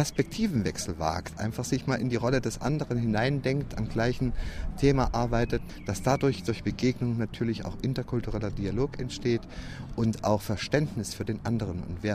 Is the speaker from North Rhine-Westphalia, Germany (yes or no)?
no; Thuringia, Germany; now in Alexandria, Egypt; ich komme aus Thüringen und lebe seit April 2006 in Alexandrien.